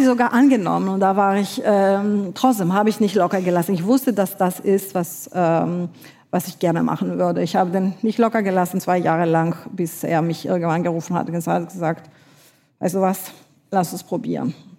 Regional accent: Paris, Île-de-France, France; also ich bin in Paris geboren, aufgewachsen

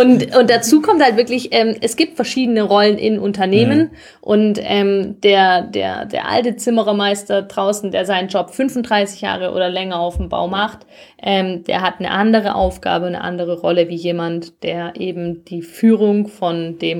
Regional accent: Stuttgart, Baden-Württemberg, Germany; wir sind beide in Zuffenhausen geboren und aufgewachsen

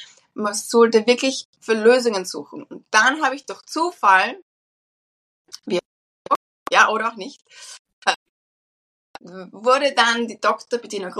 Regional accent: Vienna, Austria; moved away as an adult; now in Washington D.C., United States; ich bin aus Wien, endlich originally aus Wien, bin vor 25 Jahren in die USA gezogen.

